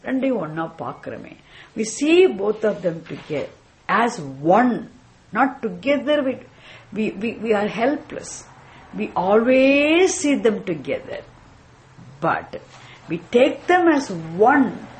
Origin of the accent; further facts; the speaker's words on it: India; I am Indian, I am Vedanta teacher